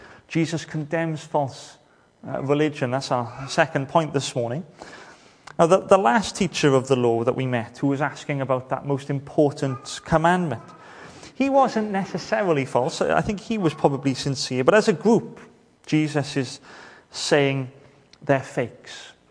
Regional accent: Wales, United Kingdom; And we're Welsh, or we're at least British.

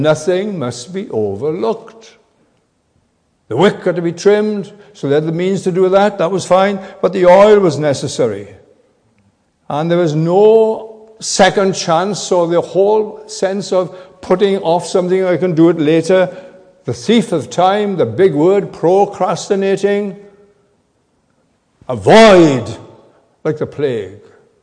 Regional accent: Neath, Wales, United Kingdom; I think I'm there shortly, preaching in Neath, my hometown.

